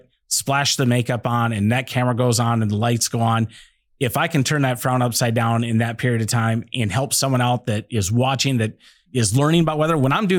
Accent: Montana, United States; I grew up in Montana hiking in the mountains where I'd start out at sunny and 80 and it'd be snowing on me at the end of the day.

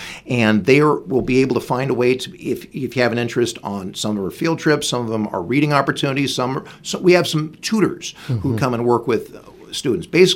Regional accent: Salt Lake City, Utah, United States; I grew up in Salt Lake City.

